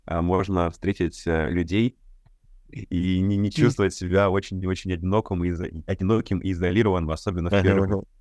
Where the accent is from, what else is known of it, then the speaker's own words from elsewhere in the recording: Russia; also born or lived in Africa; И я вернулся в Россию в январе 2022 года с невероятным просто ощущением, восторгом, что, блин...